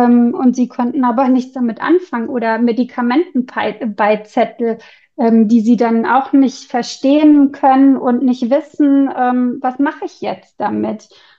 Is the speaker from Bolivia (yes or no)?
yes; Bolivia; moved away as an adult; now in Germany; Ich bin in Bolivien und Südamerika geboren und aufgewachsen und bin dann mit 20 Jahren alleine nach Deutschland gekommen, nach Berlin, zum Studieren.